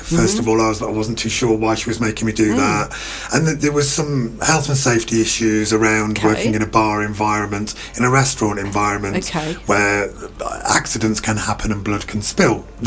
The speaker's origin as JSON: {"language": "English", "town": "Manchester", "region": "North West England", "country": "United Kingdom", "tie": "born or raised there", "said": "I lived on the flight path of Manchester Airport. Right. And I grew up in Manchester."}